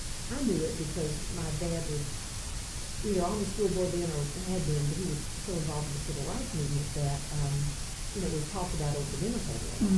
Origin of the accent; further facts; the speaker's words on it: Georgetown, Texas, United States; And we lived in Austin and Dallas for a few years. But we moved back to Georgetown in 1979, after I had married and had two children.